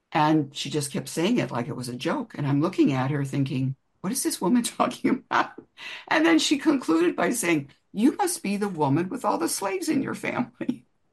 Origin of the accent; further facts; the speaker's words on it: Ohio, United States; I grew up in Ohio. I live in Illinois.